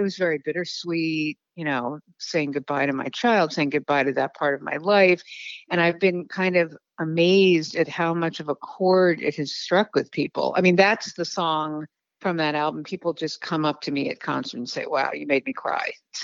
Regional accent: Chicago, Illinois, United States; moved away as an adult; now in New York, United States; I honestly I do think of myself as a Chicagoan, but I've been in New York my entire adult life since I was 18.

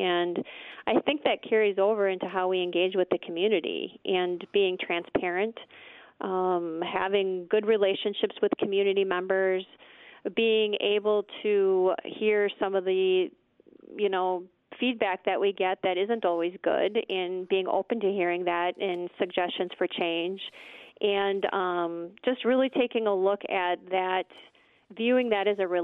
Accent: Appleton, Wisconsin, United States; I grew up in Appleton, was born and raised here

